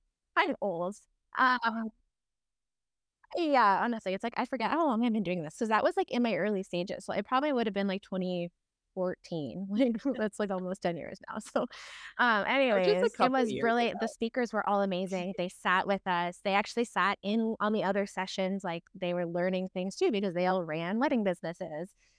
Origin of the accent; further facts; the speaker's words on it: Ontario, Canada; I grew up in Ontario